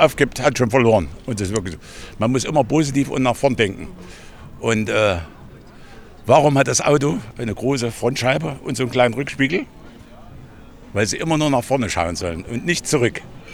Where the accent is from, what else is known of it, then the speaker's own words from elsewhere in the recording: Gera, Thuringia, Germany; nee, ich bin in Gera geboren.